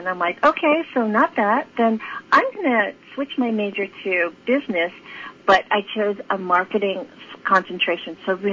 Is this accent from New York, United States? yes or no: no; San Francisco, California, United States; I was born in San Francisco, actually, so a native.